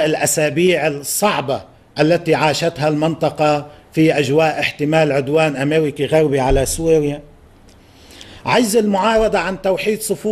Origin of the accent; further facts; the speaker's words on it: Lebanon; كل شيء عندنا بلبنان أمنيا، اجتماعيا، إنسانيا